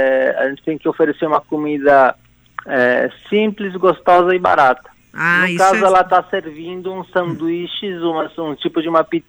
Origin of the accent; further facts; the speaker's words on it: Bolivia; Eu sou boliviano